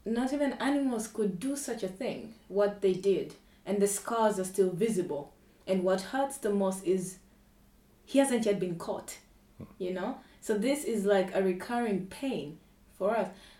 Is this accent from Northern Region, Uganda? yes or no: yes; Gulu, Northern Region, Uganda; also born or lived in Kampala; Gulu. It's in northern Uganda, yes.